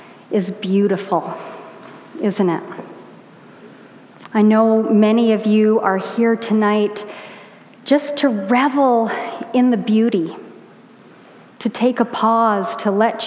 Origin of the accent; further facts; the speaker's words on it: Edmonton, Alberta, Canada; I grew up in Edmonton, where at this time of the year, the sun doesn't rise until almost 9 a.m. and it sets at 4 p.m.